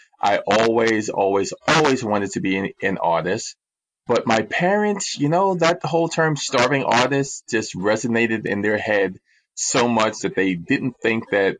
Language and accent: English; New York City, New York, United States; where I grew up in Washington Heights, you know, all my friends and neighbors were African American or maybe Puerto Rican, Dominican